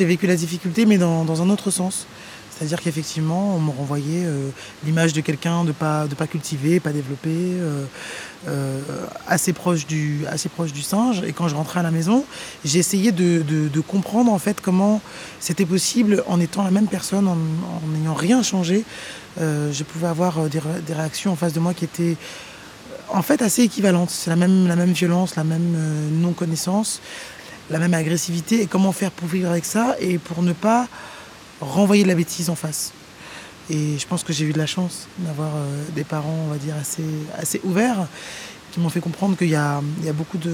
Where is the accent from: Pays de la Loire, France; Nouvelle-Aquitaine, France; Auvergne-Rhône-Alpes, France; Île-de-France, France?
Île-de-France, France; Paris; accent: Parisian; Moi, je me sens assez parigote d'une manière, ne serait-ce que mon accent et ma manière de me mouvoir ou le rythme de ma parole, mon débit.